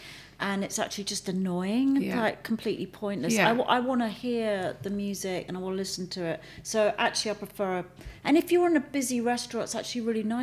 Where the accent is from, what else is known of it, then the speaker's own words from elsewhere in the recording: England, United Kingdom; apples and cream actually do make me think about growing up in England.